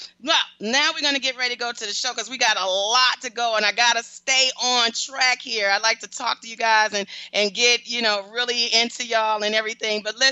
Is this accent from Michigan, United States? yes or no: yes; Detroit, Michigan, United States; I want to just say a shout out to Detroit. I'll be in your city, my hometown.